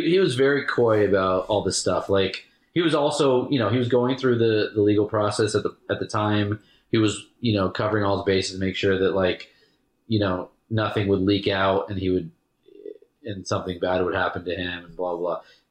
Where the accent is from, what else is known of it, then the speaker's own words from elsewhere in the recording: United States; I'm an American. Here's the underdog story that we all want